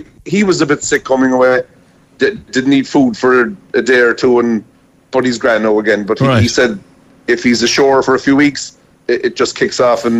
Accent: Kinsale, Munster, Ireland; I'm from Kinsale, full-time fisherman.

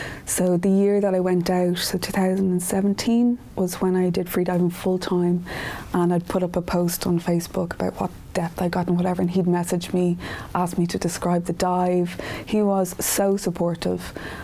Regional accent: Ireland; I don't wear the pants of my wetsuit because I'm Irish and I'm always frozen.

